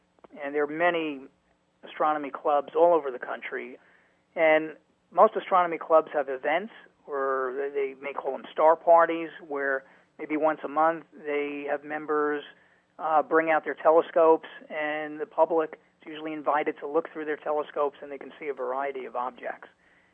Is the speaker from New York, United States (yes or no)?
yes; New York City, New York, United States; now in Connecticut, United States; I'd been interested in astronomy since I was very young, but I grew up in New York City, so my interest was really stayed within the books and the planetarium experience.